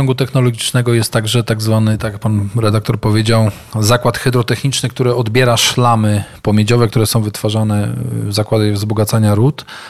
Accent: Głogów, Lower Silesian Voivodeship, Poland; also born or lived in Kraków, Poland; Pochodzę z Głogowa, urodziłem się, 10 lat spędziłem w Krakowie, natomiast wróciłem do Głogowa i obecnie tu mieszkam.

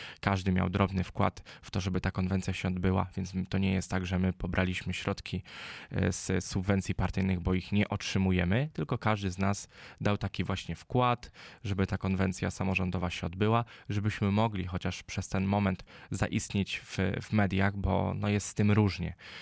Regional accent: Ozorków, Łódź Voivodeship, Poland; bo pochodzę z Ozorkowa, to jest koło Zgierza w województwie łódzkim

